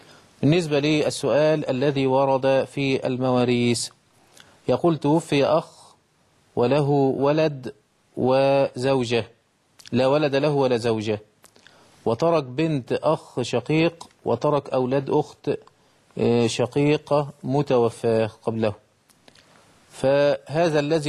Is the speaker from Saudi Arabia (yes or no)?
no; Egypt; يعني عندنا في مصر بنعمل منه المكرونة